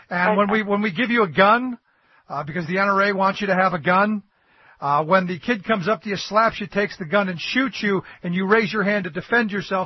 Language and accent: English; Cleveland, Ohio, United States; And when I was a kid growing up in the 70s, growing up in Cleveland, the area that I lived